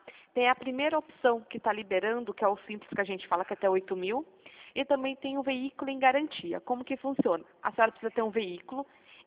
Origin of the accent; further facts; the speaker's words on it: Piracicaba, São Paulo, Brazil; Eu sou aqui de Piracicaba.